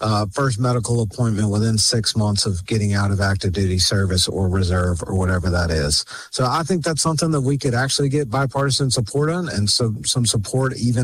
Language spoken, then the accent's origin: English; Alabama, United States; So, I grew up in Baldwin County.